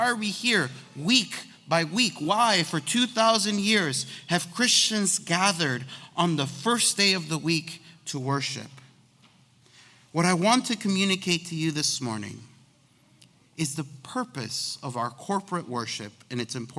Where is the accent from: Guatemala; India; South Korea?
Guatemala; now in Chicago, United States; I grew up going to church. I was born in Guatemala, and that's where we went to church. And when we moved to Chicago, that is where we went to church, to a Guatemalan immigrant population church.